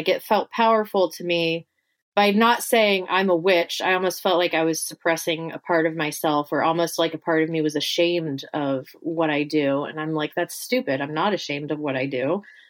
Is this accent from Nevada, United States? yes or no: no; Ohio, United States; When I moved back to my home state, Ohio, I did move in with my friend who I'd had since middle school.